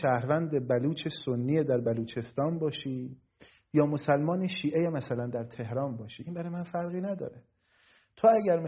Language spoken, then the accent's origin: Persian; Iran; او همونقدر ایرانیه که من ایرانیم، همونقدر ایرانیه که دیگران ایرانیان.